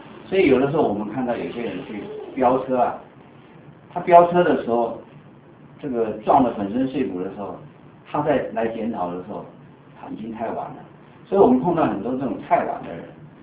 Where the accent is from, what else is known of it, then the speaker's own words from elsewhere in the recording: China; 好，那我们中国人不这么讲，中国人就说平衡、和谐、平衡是最好，我们不要去做超过我们限度的事情。